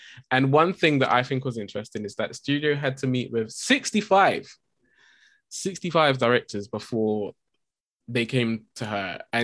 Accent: United Kingdom; But also I feel like we must say we're British.

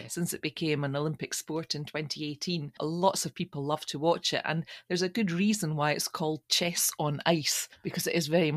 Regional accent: Larbert, Scotland, United Kingdom; Yeah, I mean, I grew up in Larbert, and up in the what became Belsdyke Hospital was always Larbert Pond.

